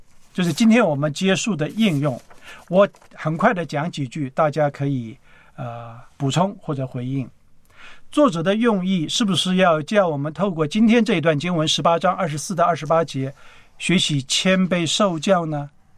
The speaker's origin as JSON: {"language": "Chinese", "country": "China", "said": "我们中国人信了耶稣，我们还是自己的中国人"}